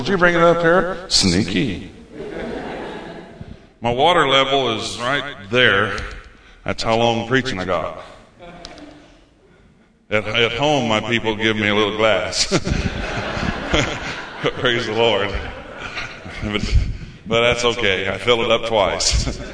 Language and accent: English; Illinois, United States; I'm from Illinois in the United States, so I pastor a little church in Indiana right now, and there's about 22 of us.